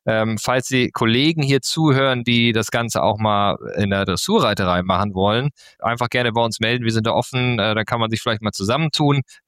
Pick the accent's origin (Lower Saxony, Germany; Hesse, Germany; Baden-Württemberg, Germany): Lower Saxony, Germany; Verden an der Aller; als ich noch kleiner Schüler war, war mal in meiner Heimatstadt in Verden an der Aller